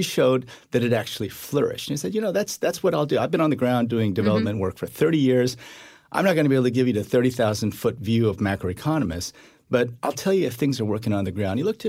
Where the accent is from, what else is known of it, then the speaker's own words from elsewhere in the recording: Iowa, United States; we came back to the United States. I grew up in Iowa, of all places.